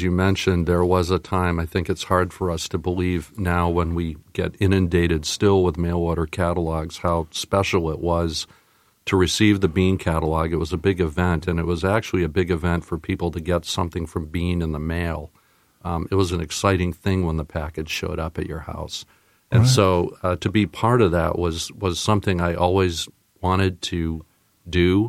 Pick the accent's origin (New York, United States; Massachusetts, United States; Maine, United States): Maine, United States; Falmouth; also born or lived in Wisconsin; But I grew up in Falmouth and have lived most of my life here. I took a 4-year hiatus to go to Wisconsin to go to college, but largely because of growing up here in Maine